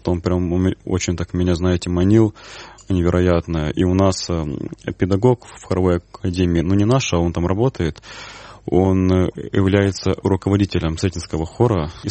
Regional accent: Kamchatka Krai, Russia; Я с Камчатки. То есть очень такой далекий край.

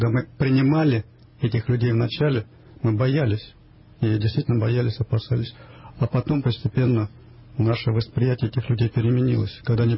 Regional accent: Ivanovo Oblast, Russia; сам я тоже из Ивановской области, как раз этих людей предметно знаю.

